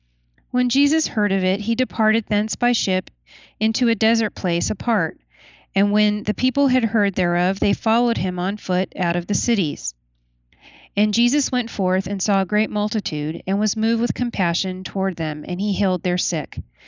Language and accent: English; Temecula, California, United States; I'm from Temecula, California